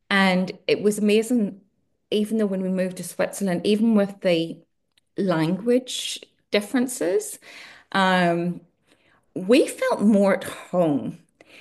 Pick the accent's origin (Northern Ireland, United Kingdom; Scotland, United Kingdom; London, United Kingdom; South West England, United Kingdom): Northern Ireland, United Kingdom; when I grew up in Northern Ireland back in the Troubles